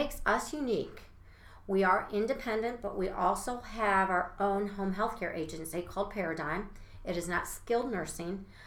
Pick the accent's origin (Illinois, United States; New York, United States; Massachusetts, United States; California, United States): Illinois, United States; Chicago; I'm actually not a native Texan. I am from the Chicago area, and my background is actually in physical therapy.